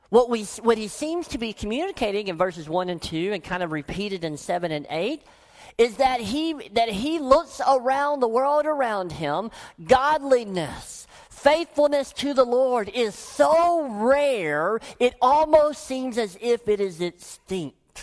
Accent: the South, United States; I grew up in the South and we talked in imagery all the time.

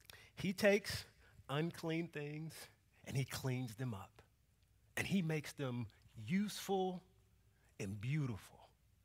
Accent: the South, United States; I didn't grow up in perfect culture. I grew up in America. In the South, on the West End, not the good part of town.

